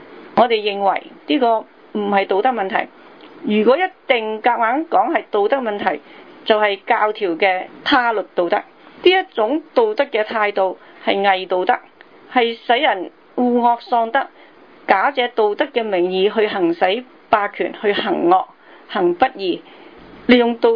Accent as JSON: {"language": "Cantonese", "country": "Hong Kong", "said": "今日我哋值得庆幸嘅就係我哋香港人好多都冇佢嗰种受到羞辱并且好愤怒嘅感觉"}